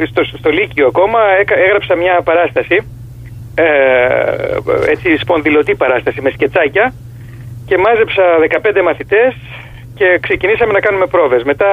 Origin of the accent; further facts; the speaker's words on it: Chania, Crete, Greece; born there; Τα Χανιά της Κρήτης.